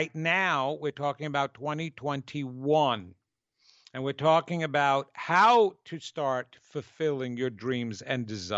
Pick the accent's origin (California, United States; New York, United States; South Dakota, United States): New York, United States; accent: New York; that's my New York accent, surrender, or surrendering.